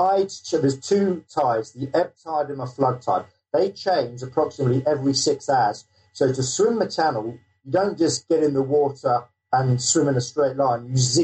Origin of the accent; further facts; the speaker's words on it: South of England, United Kingdom; because I'm actually coming from London, England, and I grew up in the south of England.